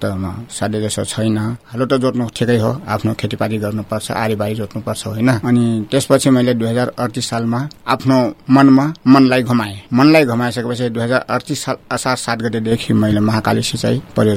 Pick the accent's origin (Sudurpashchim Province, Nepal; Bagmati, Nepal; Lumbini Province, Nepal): Sudurpashchim Province, Nepal; Sura; born there; मेरो जन्मस्थान सुरा गाबी छ, मुसेपानी वडा नम्बर 7 पहिला हुन्थ्यो, आजभोलि बेटकोट नगरपालिका भइसकेका छ। तर म 2042 सालदेखि म नगरपालिका वडा नम्बर 1 फाँसीमा बस्दै आएको छु। 2016 साल माघ 1 गते मेरो जन्म हो।